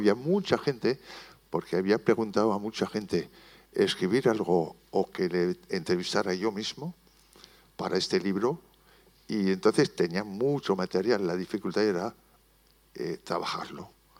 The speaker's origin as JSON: {"language": "Spanish", "country": "France", "second_language": "Spanish", "said": "Perdonad mi castellano, que de vez en cuando me corto porque soy francés."}